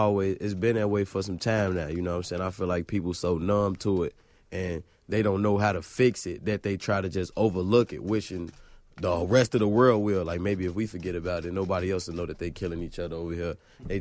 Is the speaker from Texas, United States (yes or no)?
no; Chicago, Illinois, United States; So me growing up in Chicago, I was 14, 15, still going to school, high school